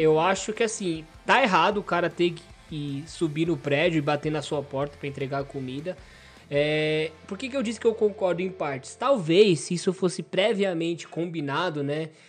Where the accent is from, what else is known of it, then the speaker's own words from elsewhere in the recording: São Paulo, Brazil; Nós que somos paulistas, né, Pierre?